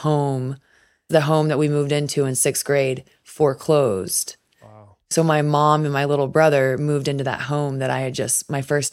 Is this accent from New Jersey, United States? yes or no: no; Charlotte, North Carolina, United States; was able to pick up clients really quickly because I was from Charlotte.